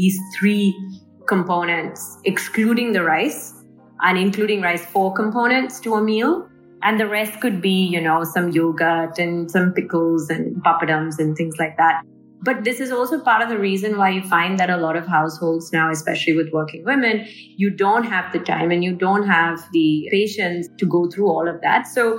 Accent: Dubai, United Arab Emirates; If I looked at my own upbringing, and I grew up in Dubai with a working mother

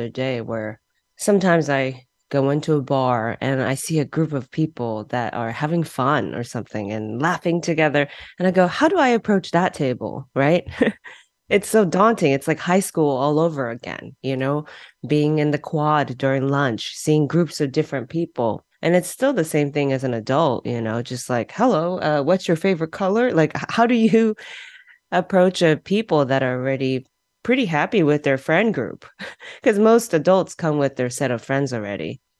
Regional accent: United States; when I was growing up in the States as an immigrant, formerly undocumented immigrant

